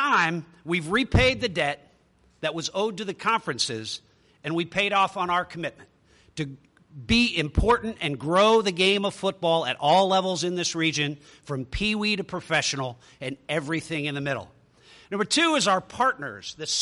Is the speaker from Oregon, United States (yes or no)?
no; Atlanta, Georgia, United States; The second example, Atlanta, Georgia, actually my hometown, so I witnessed this.